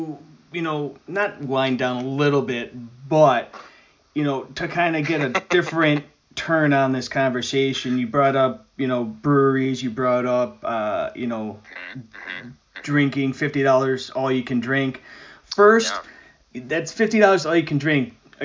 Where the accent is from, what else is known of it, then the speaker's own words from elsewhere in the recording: Buffalo, New York, United States; you do realize I grew up in Buffalo, New York, where it snows about 9 months out of 12.